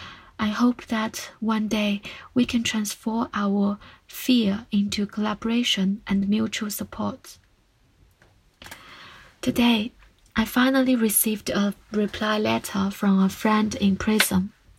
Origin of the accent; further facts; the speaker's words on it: China; I grew up in China, or Dailu, mainland China, often called in Hong Kong. I was educated to be patriotic and believing in the Chinese Communist Party, CCP, for over 20 years.